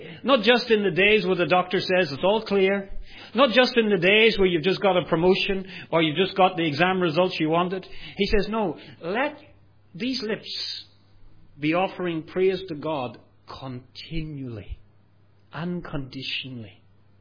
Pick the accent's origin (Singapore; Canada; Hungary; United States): Singapore; I always think that Singaporeans should understand this better than any other nation almost. Why? Because we don't even buy properties.